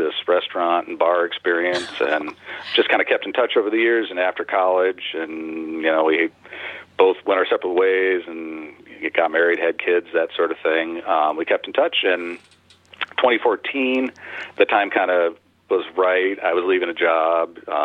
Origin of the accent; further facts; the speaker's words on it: Oregon, Wisconsin, United States; We both went to school in Oregon, South Madison. We grew up in Oregon and met each other in seventh grade and kind of just hung out throughout the years.